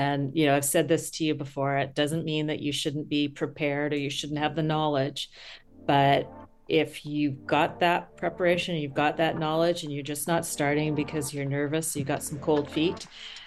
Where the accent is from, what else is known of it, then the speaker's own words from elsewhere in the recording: Manitoba, Canada; So that's my hometown. That's still where I live.